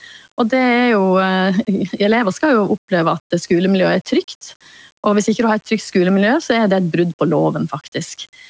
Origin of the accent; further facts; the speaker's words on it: Årdal, Vestland, Norway; accent: Vestland dialect; moved away as an adult; now in Oslo, Norway; Jeg har jo en vestlandsdialekt, så jeg jo egentlig opprinnelig fra Årdal I Sogn.